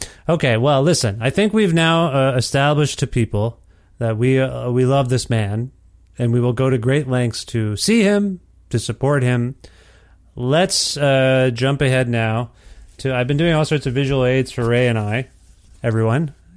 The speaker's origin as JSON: {"language": "English", "town": "Guelph", "region": "Ontario", "country": "Canada", "said": "I'm from Ontario originally, and I lived in Guelph, Ontario, which is about 4 hour drive to Detroit, 5 hour drive to Detroit."}